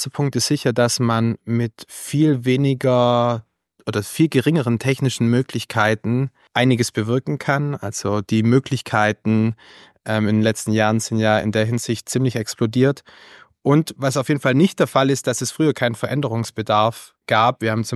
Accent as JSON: {"language": "German", "town": "Ravensburg", "region": "Baden-Württemberg", "country": "Germany", "tie": "born or raised there", "said": "der ehemalige Oberbürgermeister aus meiner Heimatstadt Ravensburg, Hermann Vogler"}